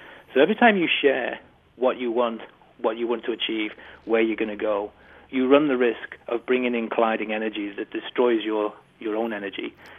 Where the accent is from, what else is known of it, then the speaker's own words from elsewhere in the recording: Liverpool, North West England, United Kingdom; I'm a lad from Liverpool who has no identifiable skill or talent